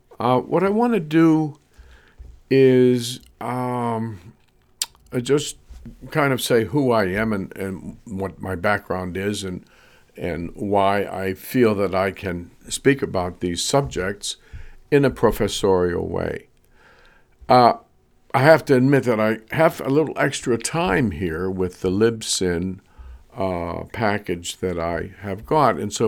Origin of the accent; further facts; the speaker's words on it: Pittsburgh, Pennsylvania, United States; born there; also born or lived in Buffalo, United States; I was born in Pittsburgh. Went to Catholic school, and I went to a minor seminary in Buffalo, New York, because Westinghouse moved us there